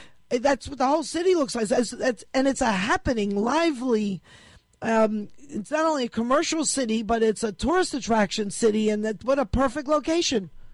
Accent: United States; I mean, as an American who didn't grow up with Mexican influence

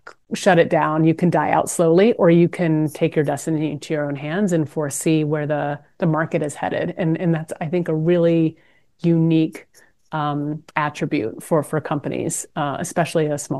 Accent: Canada; Because we're Canadian, I'll use that analogy.

